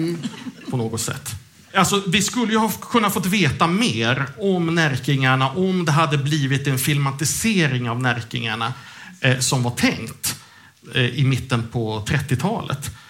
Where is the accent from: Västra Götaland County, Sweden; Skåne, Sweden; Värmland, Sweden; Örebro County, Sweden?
Örebro County, Sweden; Lindesberg; jag är ju faktiskt inte ens från Närke. Jag är från Lindesberg, och då pratar vi norra Örebro län.